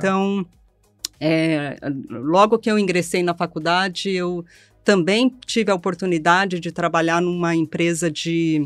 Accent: Guarulhos, São Paulo, Brazil; Eu nasci em Guarulhos, cresci em Guarulhos.

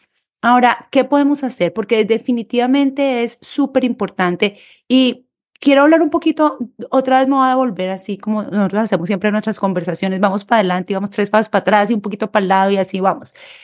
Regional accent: Colombia; cuando yo me crié en Colombia

